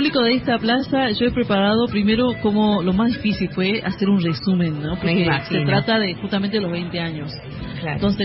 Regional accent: Iruya, Salta, Argentina; born there; de Iruya, que queda en una comunidad que se llama Finca Santiago al Este.

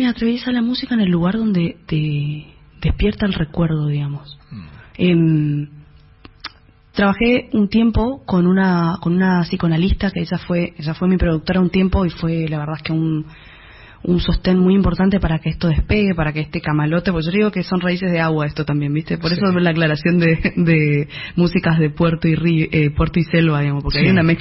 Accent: Misiones, Argentina; accent: Misiones; ese gesto que tiene mi, mi tonada, o que tiene el... la gente que misionera y que tiene la gente de nuestro país

